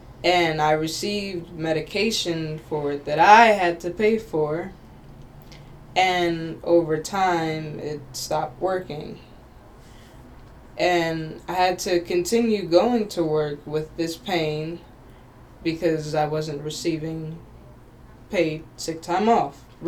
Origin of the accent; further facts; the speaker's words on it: Chester, Pennsylvania, United States; I'm from Chester, Pennsylvania, and I'm a therapeutic activities worker at a nursing home.